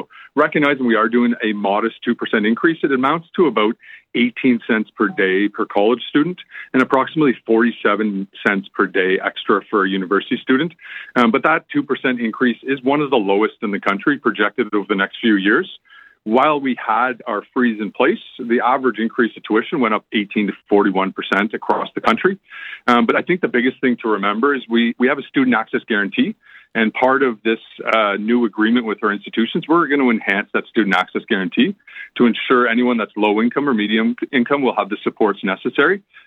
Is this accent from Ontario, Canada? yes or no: yes; Ontario, Canada; especially for Eastern Ontario, because I'm from Eastern Ontario as well